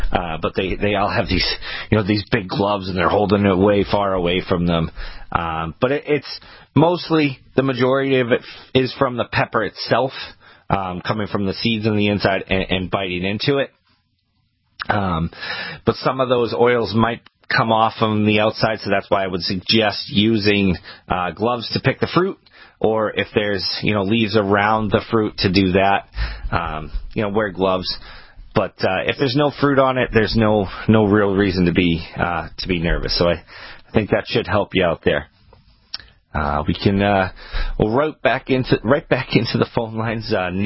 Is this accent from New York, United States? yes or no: no; Maine, United States; now in Massachusetts, United States; So it's actually pretty close to what we are in Massachusetts and what we were in Maine when I was from Maine.